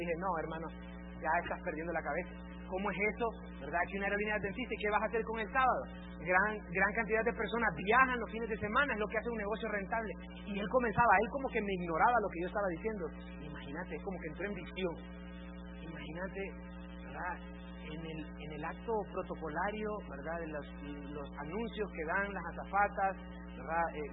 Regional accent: Tegucigalpa, Francisco Morazán, Honduras; la ciudad de Tegucigalpa, de donde soy nativo

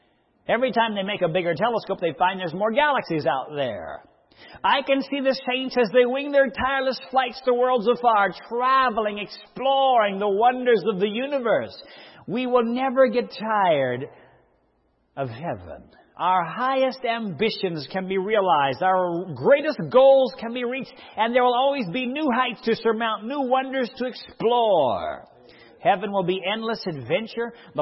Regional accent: Colorado, United States; I come from Colorado.

